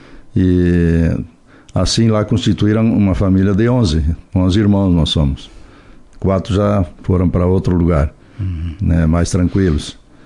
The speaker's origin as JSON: {"language": "Portuguese", "town": "Paraí", "region": "Rio Grande do Sul", "country": "Brazil", "tie": "born or raised there", "lives_now": "Marau, Brazil", "said": "quando me dei conta que eu nasci em Paraí, vamos dizer, né? Me conheci como criança ali"}